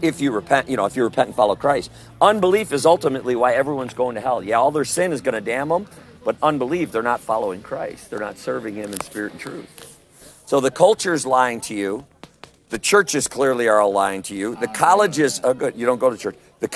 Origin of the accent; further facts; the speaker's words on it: Wisconsin, United States; also born or lived in Missouri; Originally from central Wisconsin, and then we kind of relocated to central Missouri. Then we sold everything, and now we just go all over the country. And we just live in our van.